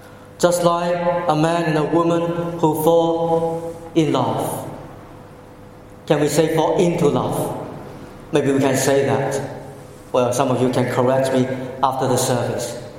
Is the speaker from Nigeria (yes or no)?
no; Hong Kong; English is a second language; I remember as a boy, as a child, I learned English in Hong Kong